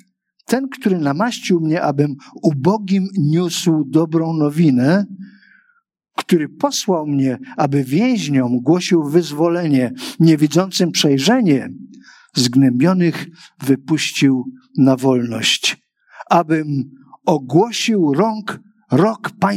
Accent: Siemianowice Śląskie, Silesian Voivodeship, Poland; Ja z brzydkiego, przemysłowego miasta Siemianowic Śląskich. To nie jest ładne miasto, zaręczam.

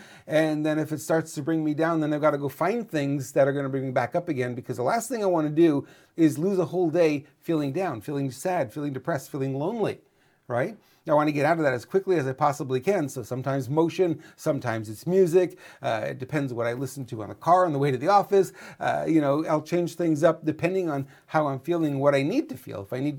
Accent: Montreal, Quebec, Canada; moved away; Now, truth be told, I grew up in Montreal.

